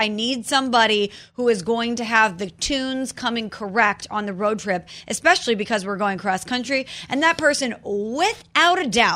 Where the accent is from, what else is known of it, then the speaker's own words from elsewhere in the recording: Midwest, United States; I'm from the Midwest. I can drive 5-6 hours without even blinking or breaking a sweat.